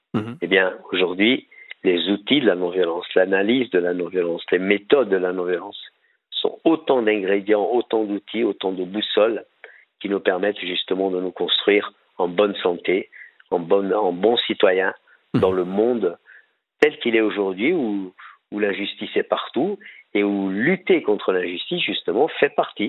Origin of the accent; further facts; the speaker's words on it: Corsica, France; Je viens de Corse, déjà.